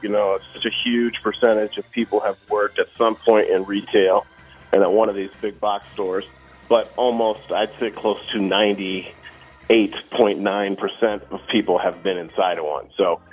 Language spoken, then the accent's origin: English; St. Paul, Minnesota, United States; I grew up in St. Paul, Minnesota.